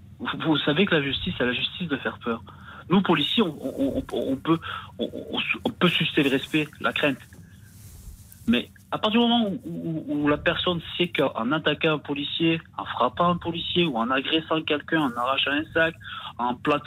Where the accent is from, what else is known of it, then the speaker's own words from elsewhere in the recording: Marseille, Provence-Alpes-Côte d'Azur, France; Moi, je vis dans les quartiers nord. Je suis un enfant de, je suis marseillais. J'ai grandi dans la Marseille. Je suis un fils d'immigré.